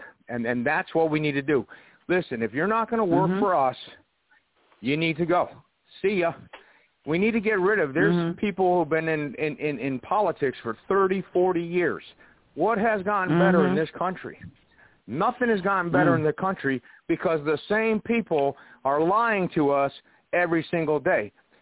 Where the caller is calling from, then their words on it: California, United States; I'm calling from California.